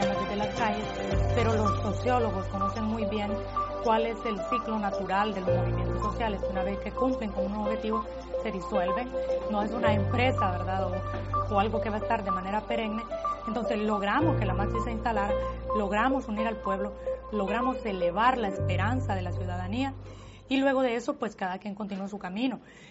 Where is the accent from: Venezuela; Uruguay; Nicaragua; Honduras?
Honduras; lo que nos une como población, como hondureños, es el bienestar de nuestro país